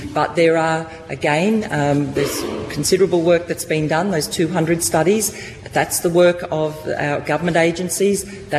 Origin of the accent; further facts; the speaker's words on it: Northern Territory, Australia; born there; I was born in the Northern Territory. I've got grandchildren. I actually live in Palmerston